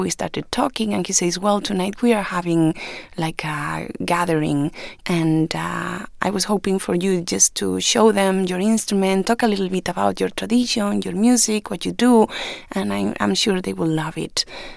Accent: Ourense, Galicia, Spain; English is a second language; And you have to understand also that in Ourense, where I come from, the bagpipe school and the conservatory for classical music were two buildings next to each other.

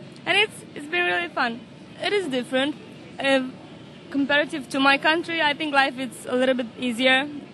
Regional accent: Romania; I'm from Romania. I've been here last summer also, and I've worked the same place.

